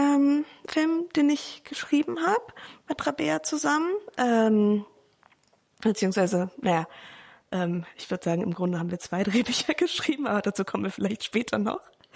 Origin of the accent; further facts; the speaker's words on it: Berlin, Germany; Ich komme aus Berlin.